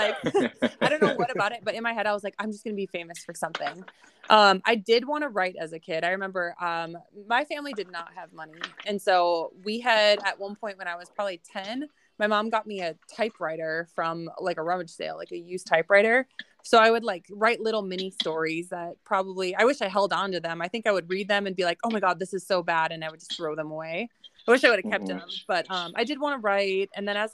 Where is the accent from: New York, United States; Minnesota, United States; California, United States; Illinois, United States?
Minnesota, United States; I'm from Minnesota originally.